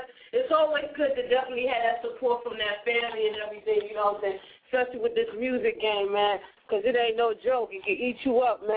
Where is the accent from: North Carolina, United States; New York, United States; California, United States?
New York, United States; I'm from New York, but I got, you know what I'm saying, the whole go-go flavor.